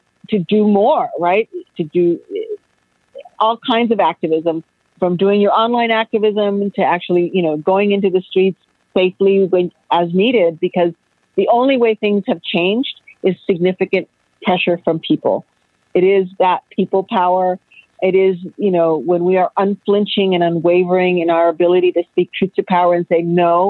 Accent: Los Angeles, California, United States; You know, I grew up in Pico Union and watched, you know, the civil rights movement.

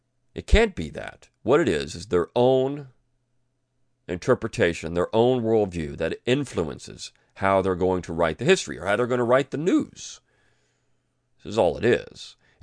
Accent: San Francisco, California, United States; Infected, I'm from San Francisco, California, infected with Yankeeism.

